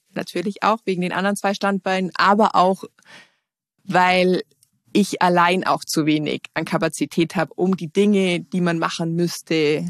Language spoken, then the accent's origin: German; Bavaria, Germany; Ich lebe, wie gesagt, im Allgäu, bin wieder in meinen Heimatort zurückgezogen, nachdem ich viele Jahre weg war. Und ja, ich bin kurz vor Corona wieder nach Hause gekommen